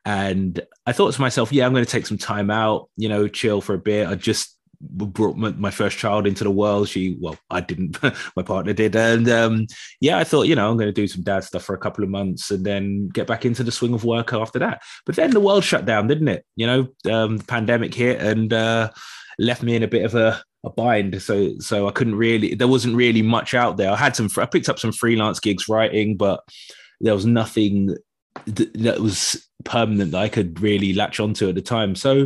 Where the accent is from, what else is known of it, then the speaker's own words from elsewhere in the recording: London, United Kingdom; Growing up in London